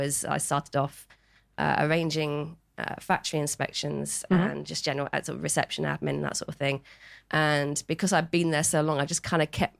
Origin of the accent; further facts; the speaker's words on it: Guildford, South East England, United Kingdom; So I grew up in Guildford. I was an only child, and I grew up in a pub.